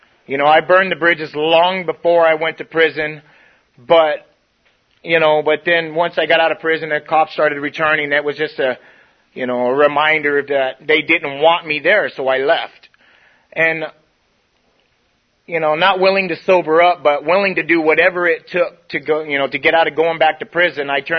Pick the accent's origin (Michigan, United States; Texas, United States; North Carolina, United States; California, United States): California, United States; Blythe; I was born and raised in Blythe, California. Yeah, it reads Blith. That's Blith on the map.